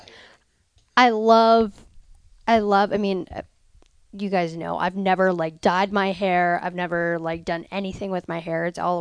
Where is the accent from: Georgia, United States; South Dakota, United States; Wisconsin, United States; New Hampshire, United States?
New Hampshire, United States; growing up in the North Country in New Hampshire, working on, you know, four-wheeler snow machines, dirt bikes with my dad